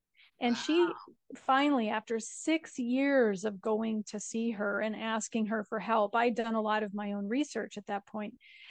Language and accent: English; Marquette, Michigan, United States; now in Italy; I am an American expat living in Northern Italy. I grew up in a small town in Upper Michigan called Marquette, right there on the shores of Lake Superior.